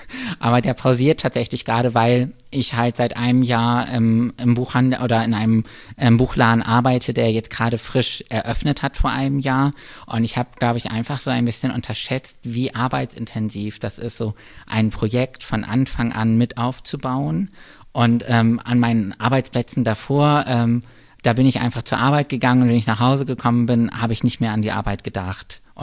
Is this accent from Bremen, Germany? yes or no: yes; Bremen, Germany; so weit entfernt wie möglich von meiner Heimatstadt irgendwo hinzugehen. Und dann habe ich angefangen, Kulturwissenschaft in Bayreuth zu studieren, weil Bayreuth, Bremen, das ist so schon recht weit entfernt.